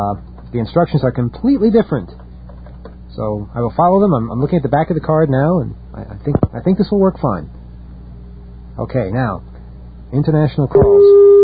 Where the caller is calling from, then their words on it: United States; Okay, I am calling from the United States, and we're trying to reach the headquarters of the American Olympic team.